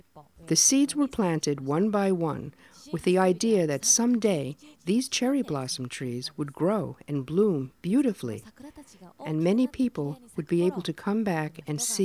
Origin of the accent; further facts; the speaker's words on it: Aizu, Fukushima, Japan; Aizu is the name of the place where I was born and raised in Fukushima Prefecture.